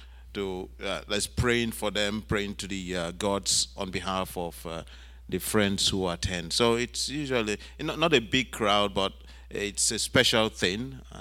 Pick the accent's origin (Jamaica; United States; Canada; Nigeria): Nigeria; Lagos; born there; Yeah, I was born in Lagos, Nigeria. It's on the sea, just on the Atlantic.